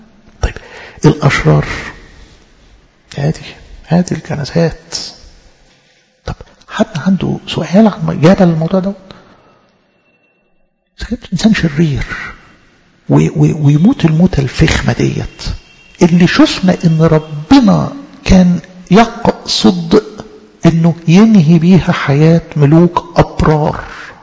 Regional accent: Alexandria, Alexandria Governorate, Egypt; يعني عندنا في اسكندرية في مصر يسموه صوان صالة عزاء

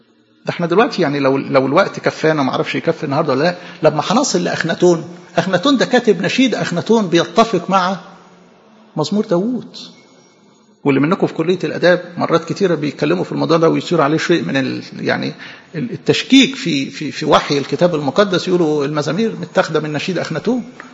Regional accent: Egypt; انا فرحان قوي ان انا مصري

